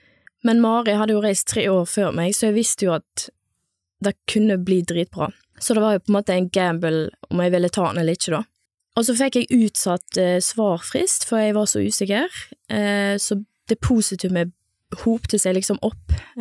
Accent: Moster, Vestland, Norway; Jeg jo fra Moster, og jeg det midterste av tre søsken.

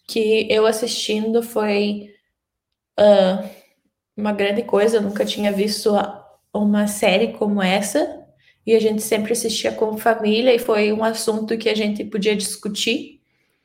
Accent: Santo Ângelo, Rio Grande do Sul, Brazil; now in Los Angeles, United States; sou de Santo Ângelo. Hoje eu moro em Los Angeles, cidade irmã de Santo Ângelo, e eu faço cinema.

